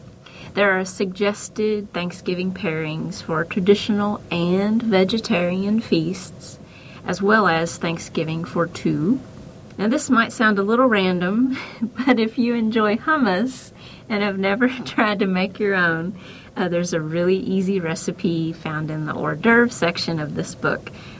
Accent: Kentucky, United States; Back in my hometown, that's in Kentucky, for you all that don't know

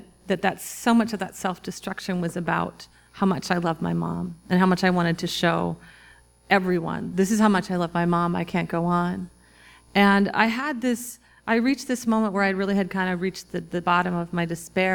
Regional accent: Minnesota, United States; accent: Minnesota; Didn't you hear my Minnesota accent when I said Minnesota? I don't normally have it, but once in a while it comes out.

